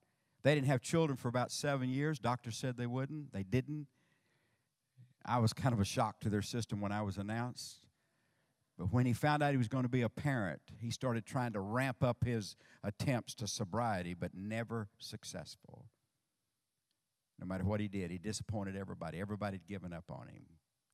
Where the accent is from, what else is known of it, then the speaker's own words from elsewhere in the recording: Sour Lake, Texas, United States; I'm from Sour Lake, Texas. I know you're really excited to know where Sour Lake is. But it's really the home of Texaco.